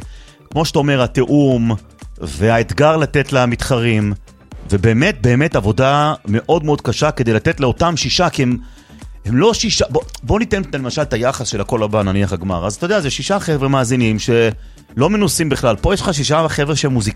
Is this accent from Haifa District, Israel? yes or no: no; Jerusalem District, Israel; גדלתי איתם בשכונה בבית וגן